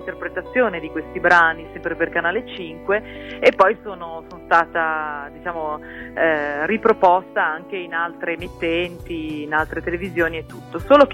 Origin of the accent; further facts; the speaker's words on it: Iran; now in Genoa, Italy; Sono cresciuta in Iran e poi insomma abbiamo sempre seguito papà nelle trasferte